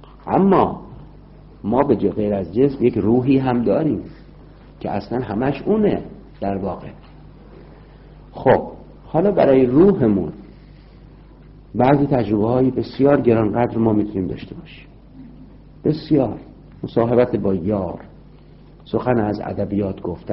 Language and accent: Persian; Iran; now in London, United Kingdom; در خارج از ایران هستیم، در لندن زندگی میکنیم